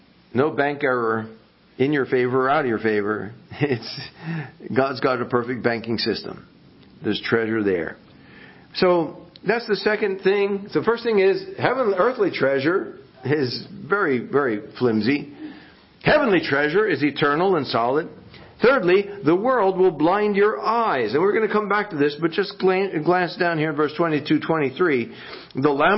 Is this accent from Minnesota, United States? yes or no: no; New Orleans, Louisiana, United States; When I was a kid, I grew up in New Orleans.